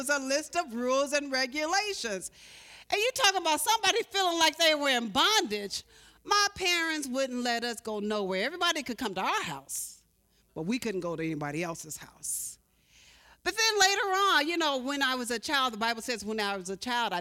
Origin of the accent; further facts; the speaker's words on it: Carbondale, Illinois, United States; I remember growing up in Carbondale, 8 kids in my family, 8 children